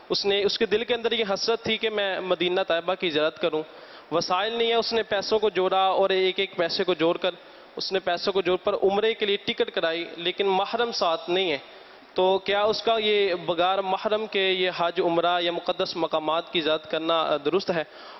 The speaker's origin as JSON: {"language": "Urdu", "town": "Lahore", "region": "Punjab", "country": "Pakistan", "said": "میں لاہور سے تعلق رکھتا ہوں۔"}